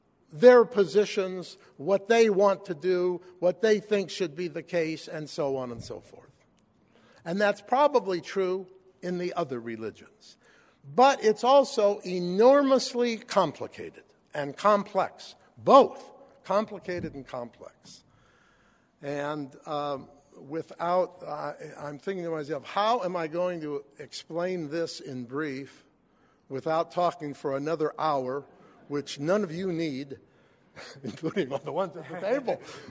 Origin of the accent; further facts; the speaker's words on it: Iowa, United States; I'm from Iowa, so.